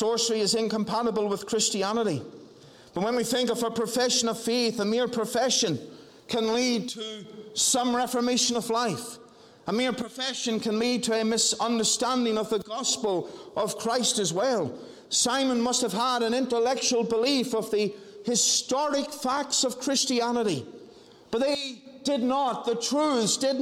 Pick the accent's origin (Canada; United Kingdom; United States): United Kingdom; Northern Ireland; I know of one situation within the church that I grew up in Northern Ireland, where there was a young man who preached to the youth fellowship.